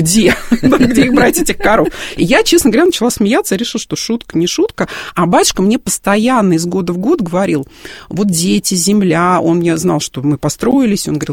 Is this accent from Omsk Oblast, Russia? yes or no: no; Moscow, Russia; Мы абсолютно москвичи, и муж, и я, в нескольких поколениях.